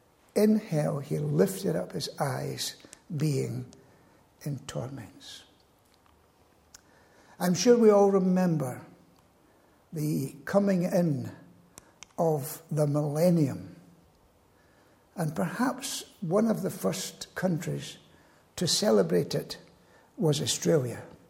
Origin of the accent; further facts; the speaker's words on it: Glasgow, Scotland, United Kingdom; moved away; I come from Glasgow, or as they say in Scotland, Glesky. I was born in the tenements in Glasgow. And although it's 60 years since I was in Glasgow, I still call myself a Glaswegian.